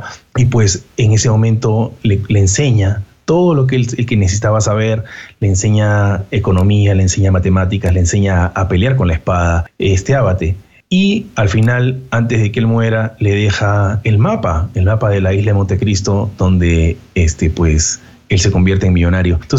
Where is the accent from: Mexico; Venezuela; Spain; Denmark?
Venezuela; Ah, yo soy venezolano.